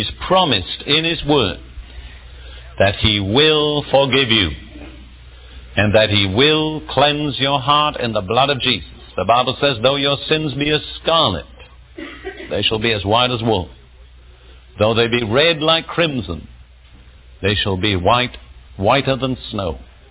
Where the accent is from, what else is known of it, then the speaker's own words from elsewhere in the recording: India; born there; I had bad spirits in me from the age of 2. I was born in India. I'll tell you a little bit about myself.